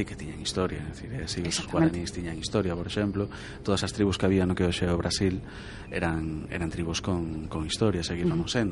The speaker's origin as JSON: {"language": "Galician", "region": "Galicia", "country": "Spain", "said": "Pero a ver, que é a parte que máis nos interesa como galegos, que é a parte que máis nos abre... sen dúbida os horizontes como falantes de galego."}